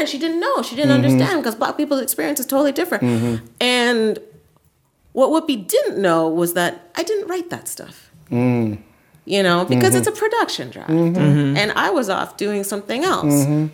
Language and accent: English; Canada; my whole fear about going into that was, you know, I'm Canadian.